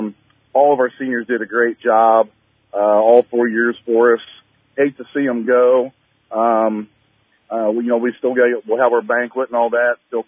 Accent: Hillsboro, United States; I came back to Hillsboro, my hometown, because I love our town and our high school.

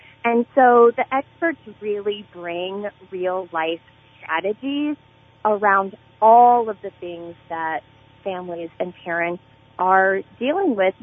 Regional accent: Litchfield, Illinois, United States; Oh, my goodness. I love, you know, Litchfield is my hometown, and it will always be my hometown. I did K through 8 at Zion, and I appreciate them so, so much.

